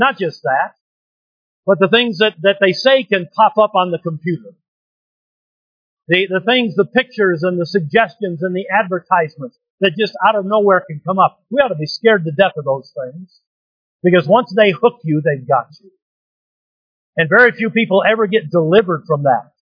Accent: United States; As patriotic and as American as I am, it makes me nervous to see our military being used against our own people.

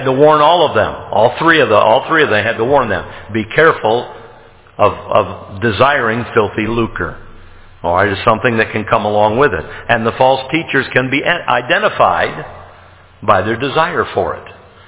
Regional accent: United States; And as an American, I'll tell you why. You're loud and you're arrogant.

